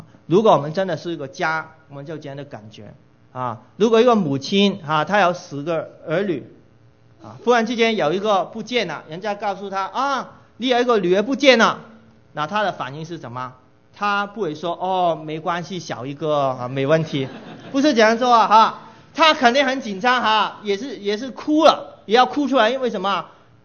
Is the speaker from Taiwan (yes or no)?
no; Guangdong, China; Chinese is a second language; 你看到我讲国语都不是很灵光，你就知道我是广东人啊。